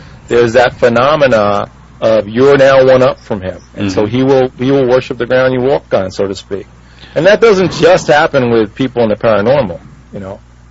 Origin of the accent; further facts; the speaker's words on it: New Jersey, United States; I just like calling them stupid, but I grew up in New Jersey, so it's a little bit.